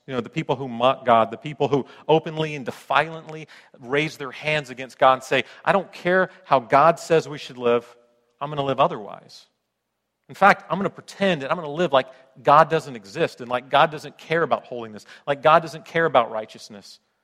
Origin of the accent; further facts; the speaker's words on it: Florida, United States; also born or lived in California / Colorado; I grew up in Florida and California, and always had an ocean around me, except for that decade I was in Colorado.